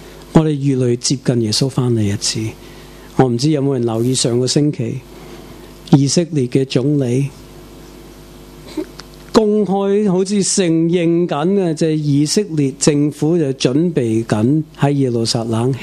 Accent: United States; now in Macau, Missouri, United States; 我在美国出世长大，过多几个月我在澳门40年，在亚洲已经过了40年。

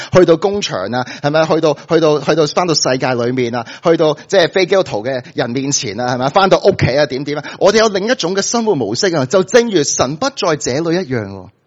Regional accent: China; 但系我哋作为中国人，我哋都会明嘅嗬。

